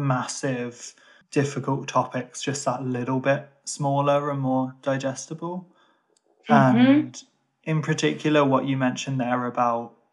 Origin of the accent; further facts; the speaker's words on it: Ireland; I was living in the UK and as an Irish person, I particularly living in Birmingham